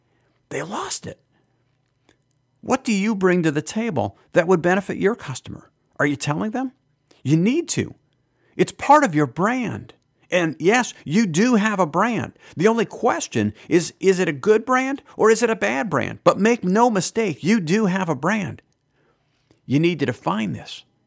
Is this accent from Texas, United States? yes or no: no; Wisconsin, United States; I grew up in Wisconsin. Man, we had beer breweries every place.